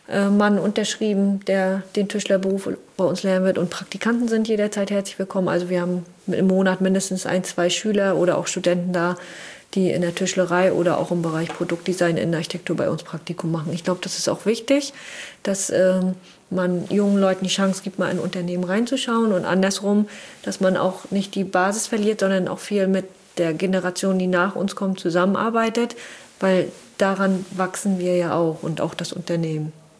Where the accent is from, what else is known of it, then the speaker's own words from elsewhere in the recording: Wismar, Mecklenburg-Vorpommern, Germany; Ja, wir lieben Wismar, wir kommen aus Wismar